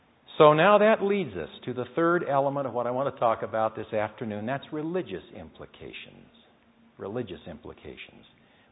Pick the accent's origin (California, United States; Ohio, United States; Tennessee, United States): California, United States; And here's an example of that in a letter to the editor of my hometown newspaper back in California.